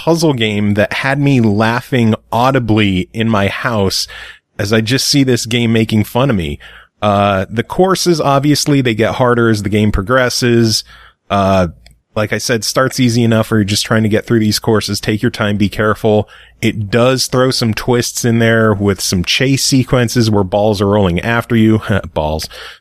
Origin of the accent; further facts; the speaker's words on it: United States; Well, I'm American, so fuck you. How about that? My American is showing.